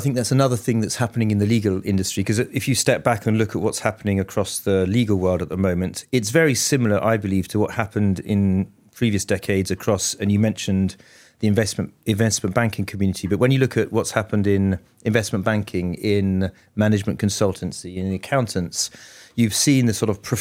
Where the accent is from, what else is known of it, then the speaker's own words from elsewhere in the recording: England, United Kingdom; now in United States; I don't look at myself as an Englishman in New York or California. I look at myself as a European who's adapted to the US and loving it out there.